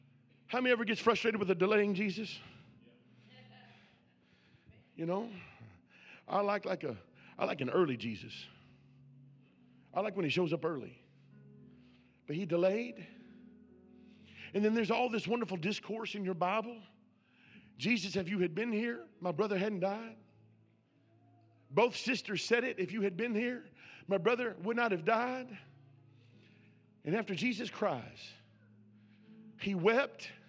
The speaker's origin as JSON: {"language": "English", "region": "Kentucky", "country": "United States", "said": "If I said that to my mother, she'd have slapped me silly. I'm from Kentucky. They do that."}